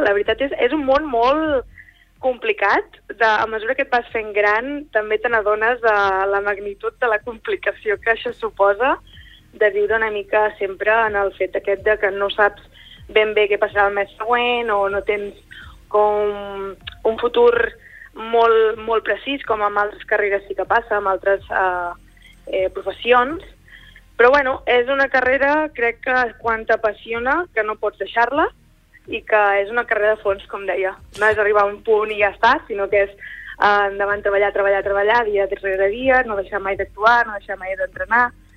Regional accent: La Bisbal d'Empordà, Catalonia, Spain; Sí, soc de la Bisbal

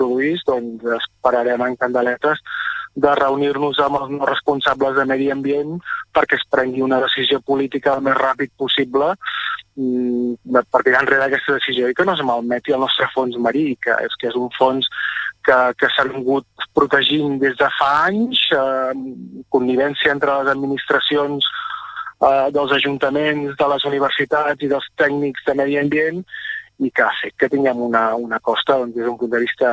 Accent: Torroella de Montgrí, Catalonia, Spain; una persona com jo, que soc de Torroella i l'Estartit, que tenim les medes

